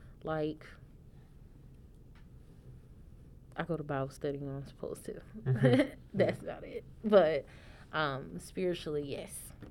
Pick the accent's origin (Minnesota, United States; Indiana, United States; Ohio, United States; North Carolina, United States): North Carolina, United States; Like, we're an hour from Elizabeth City. Okay. And, you know, Elizabeth City is more coastal. But we have a river that runs through Bertie. We got water.